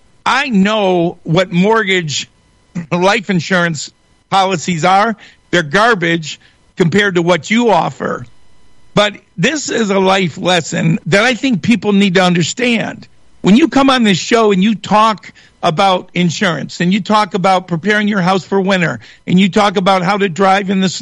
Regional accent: Shelby Township, Michigan, United States; we were your typical 1966 family growing up in America. And I said, Dad's gone. He's not going to go to work. He had just bought this beautiful three-bedroom home for us in Shelby Township a year ago in 1965.

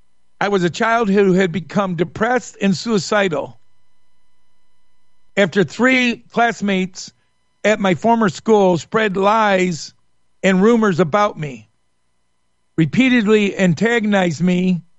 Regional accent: Michigan, United States; Born and raised in Michigan, never heard of this happening.

